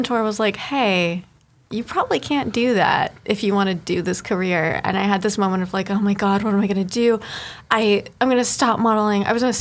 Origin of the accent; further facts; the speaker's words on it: Dallas, Texas, United States; also born or lived in California; I was actually born in California. I grew up in Texas, but somewhere on the internet people got confused